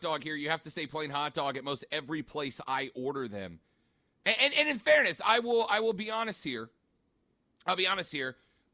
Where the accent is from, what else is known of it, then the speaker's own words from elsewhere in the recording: South Carolina, United States; born and raised in South Carolina, I always request a chili dog if I want chili.